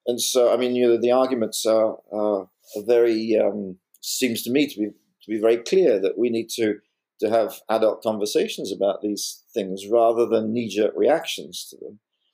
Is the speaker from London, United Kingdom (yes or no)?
no; West Midlands, United Kingdom; You know, I grew up in Worcestershire in the UK. Worcester is not so far from Birmingham.